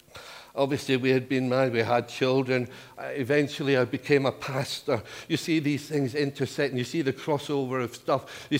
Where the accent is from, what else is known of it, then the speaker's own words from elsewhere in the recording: Edinburgh, Scotland, United Kingdom; also born or lived in Cornwall; I grew up in Edinburgh.